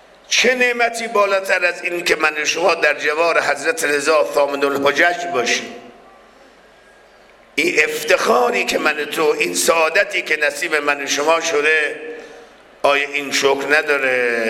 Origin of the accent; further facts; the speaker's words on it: Mashhad, Razavi Khorasan, Iran; وقتی میری تو مسافرت ها مردم شهرهای دیگر تا میفهمن ما اهل مشهدیم